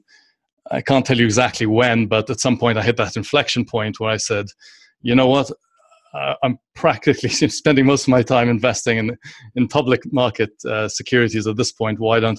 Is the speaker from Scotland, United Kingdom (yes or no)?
no; London, United Kingdom; also born or lived in Turks and Caicos; now in New York, United States; So I grew up in London. I spent most of my time until business school in London. And it was only after that that I first moved to the Turks and Caicos for about 5 years, and then around 2012, 2013, moved to New York.